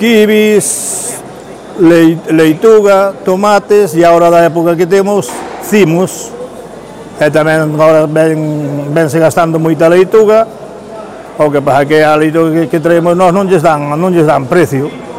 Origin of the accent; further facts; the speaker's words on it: Fervedoira, Galicia, Spain; Da Fervedoira, Lugo.